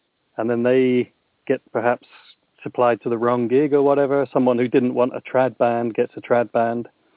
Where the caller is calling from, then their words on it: Brighton, South East England, United Kingdom; Yeah, I'm in Brighton in the UK, down on the south coast.